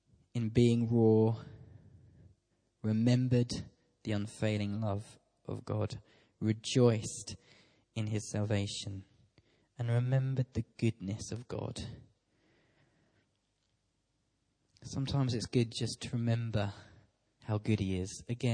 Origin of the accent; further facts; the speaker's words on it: Tunbridge, South East England, United Kingdom; I grew up in Tunbridge